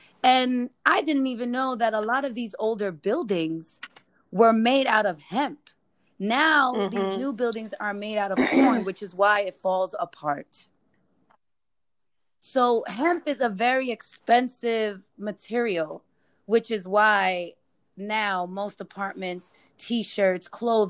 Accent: Bronx, New York, United States; Because I came from the Bronx. I come from 241st and White Plains.

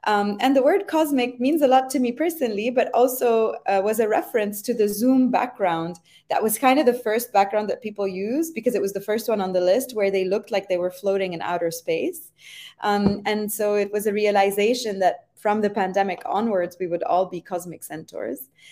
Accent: Lebanon; also born or lived in Montreal; now in Paris, France; So I'm Lebanese Canadian. So I spent my childhood between Lebanon and Montreal. And then I went to university in Lebanon and I studied architecture.

